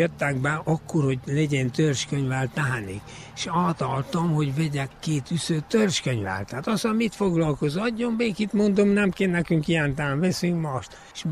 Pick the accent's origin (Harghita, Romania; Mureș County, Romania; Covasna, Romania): Covasna, Romania; Szentiván-Laborfalva; 1949. júliusban születtem itt Szent Iván Laborfalban.